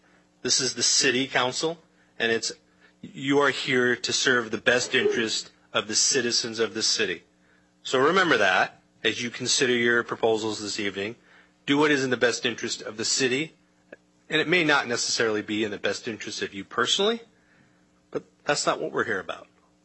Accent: Black Diamond, Washington, United States; Good evening. … from Black Diamond.

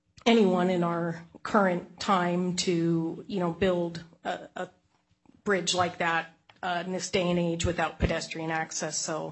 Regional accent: Black Diamond, Washington, United States; now in Bellevue, United States; I live in Bellevue, and I grew up in Black Diamond on Roberts Drive.

